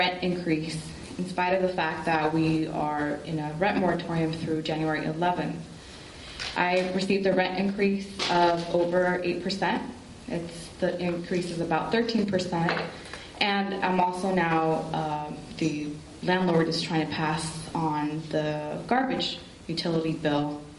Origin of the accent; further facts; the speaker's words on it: Oakland, California, United States; now in Alameda, United States; I was born and raised in Oakland, lived there all my life, and came here to Alameda because it was more affordable